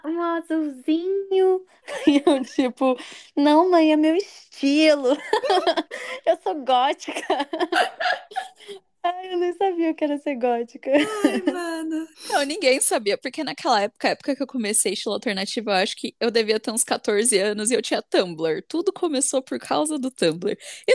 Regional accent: Campinas, São Paulo, Brazil; eu sou de Campinas, é a segunda maior cidade do estado de São Paulo, se eu não me engano. E lá, assim, tipo, a mentalidade ainda é muito de interior.

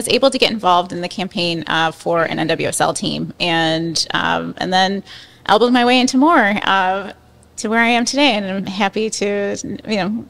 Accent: Cleveland, Ohio, United States; I grew up in Cleveland. I grew up playing soccer in a Croatian family.

